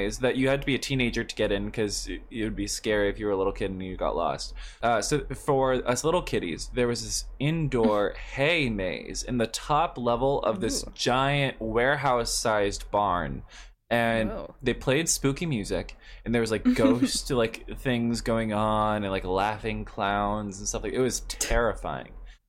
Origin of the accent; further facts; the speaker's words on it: Washington, United States; I was getting so thrown back to being a kid in like the where I grew up in Washington was like it was half suburbs. Half a wilderness.